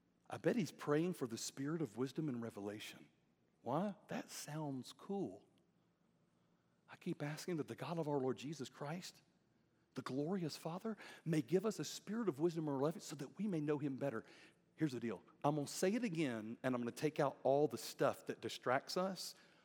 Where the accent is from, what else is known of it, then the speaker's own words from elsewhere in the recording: Alabama, United States; I'm from Alabama. Nobody in Alabama puts 37 words in one sentence.